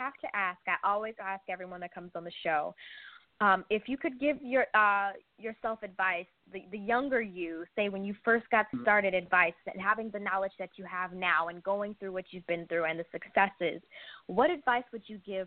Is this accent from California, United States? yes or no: no; Aurora, Ohio, United States; also born or lived in Mayfield Heights, Ohio; I was born in Mayfield Heights, grew up in Aurora mostly